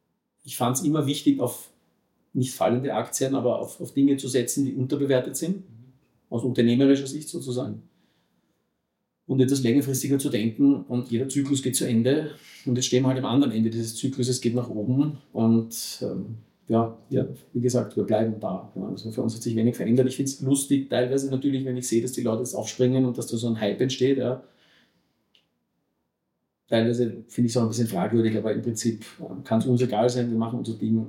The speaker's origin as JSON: {"language": "German", "region": "Salzburg", "country": "Austria", "tie": "born there", "said": "bin eigentlich zwar geboren in Salzburg, aber fühle mich als Wiener und Salzburger, sagen wir so."}